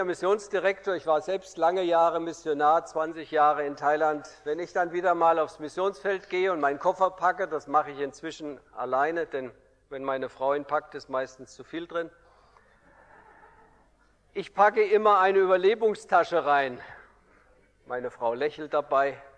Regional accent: Hesse, Germany; Übrigens, ich bin Hesse, ich bin das Schwäbische nicht mächtig.

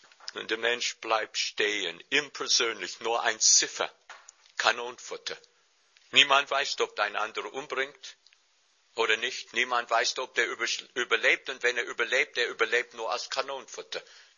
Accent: New York, United States; German is a second language; Ich komme aus New York.

